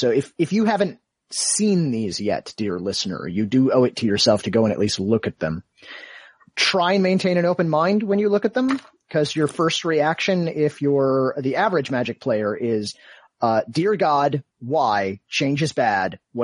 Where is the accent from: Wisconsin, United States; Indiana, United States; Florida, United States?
Indiana, United States